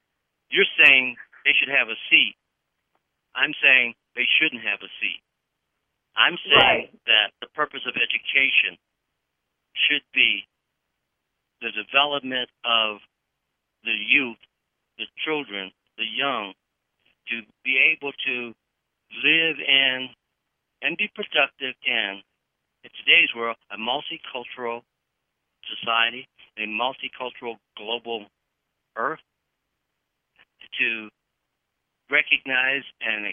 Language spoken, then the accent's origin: English; California, United States; In California, and everyone knows I'm from California